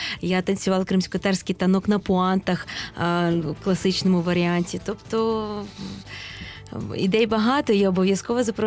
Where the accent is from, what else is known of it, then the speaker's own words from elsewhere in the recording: Crimea, Ukraine; коли я вперше кримська татарка заспівала в Москві пісню